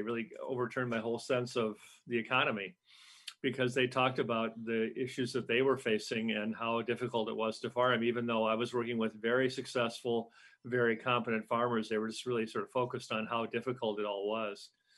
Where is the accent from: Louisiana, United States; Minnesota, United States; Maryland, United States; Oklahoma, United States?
Minnesota, United States; Well, it's in the house I'm in right now. It's in a suburb of Minneapolis, Minnesota.